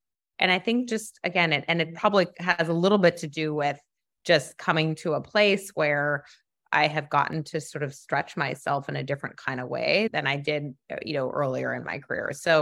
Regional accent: New York City, New York, United States; I grew up in New York City and I'd walk around

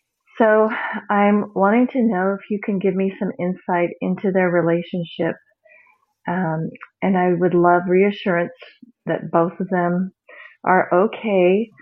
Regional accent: Chico, California, United States; Hi, Marie. … I'm from Chico, California.

